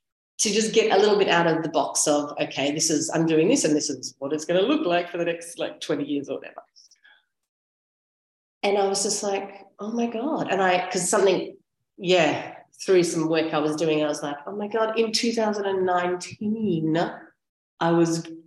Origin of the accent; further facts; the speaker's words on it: Australia; now in Sardinia, Italy; So I'm Australian. I live in Italy, well, particularly in Sardinia.